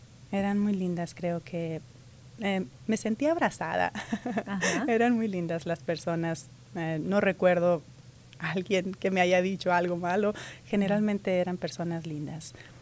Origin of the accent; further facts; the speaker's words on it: Tacubaya, Coahuila, Mexico; Crecí en un ejido que se llama Tacubaya, del estado de Coahuila.